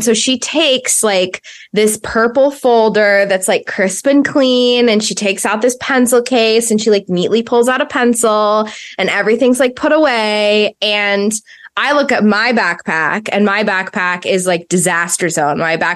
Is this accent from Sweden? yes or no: yes; Sweden; I do speak Swedish. My family lives over there. I'm Swedish.